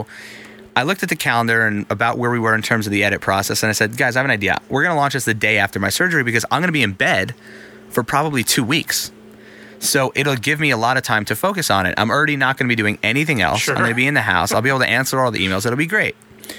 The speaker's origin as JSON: {"language": "English", "region": "New York", "country": "United States", "said": "I mean, for, you know, being a New Yorker, obviously Opie and Anthony were on New York radio"}